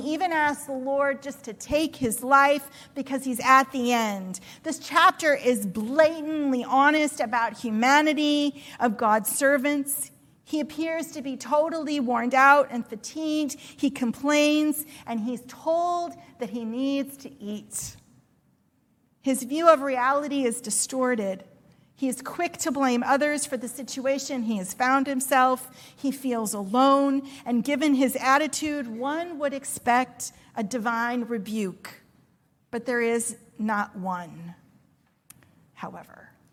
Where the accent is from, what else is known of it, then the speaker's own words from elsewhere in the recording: Springfield, Illinois, United States; Now, I'm from Springfield, Illinois, and I was pretty sure I hadn't gone all the way there.